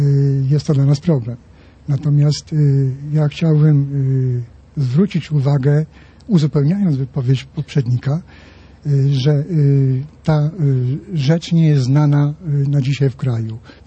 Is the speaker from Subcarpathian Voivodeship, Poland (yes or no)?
yes; Subcarpathian Voivodeship, Poland; Z Podkarpackiego.